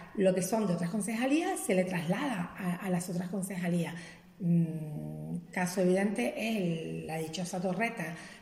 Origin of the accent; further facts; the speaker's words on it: La Garita, Canary Islands, Spain; me crié a pie de playa, en la garita, soy gariteña. No soy de Salineta. No. Yo soy gariteña. Lo único que por circunstancias aquí vivo en Clavina, que tampoco vivo en Salineta.